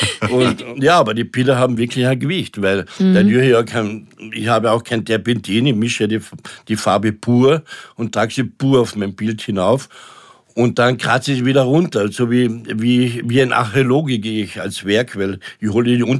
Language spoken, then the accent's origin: German; Carinthia, Austria; wenn wir nach Kärnten gehen, ich bin ja Kärntner